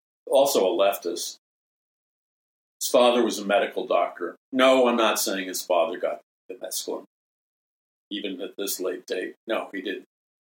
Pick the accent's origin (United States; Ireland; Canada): Ireland; I'll be really honest with you. I'm Irish.